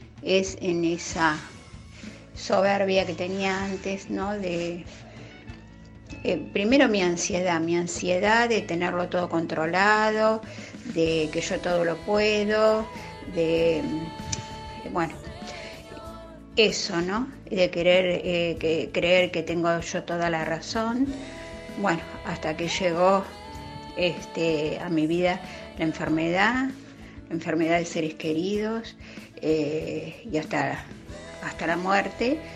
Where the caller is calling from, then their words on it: Mar del Plata, Buenos Aires Province, Argentina; de Mar del Plata.